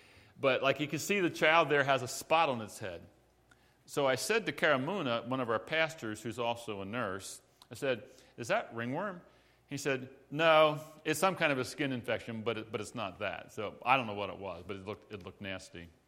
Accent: United States; Of course, I'm an American.

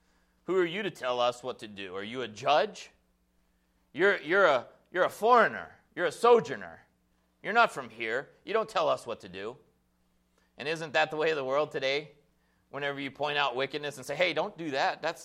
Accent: Texas, United States; I'm from Texas.

